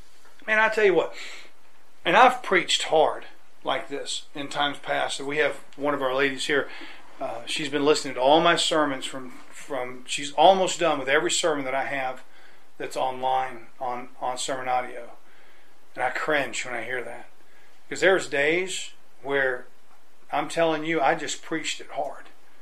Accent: United States; I said for years, being an American, that Osama bin Laden

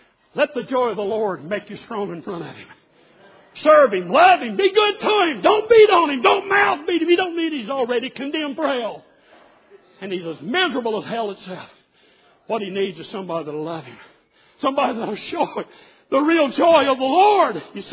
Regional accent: Kentucky, United States; I remember growing up in the Kentucky churches

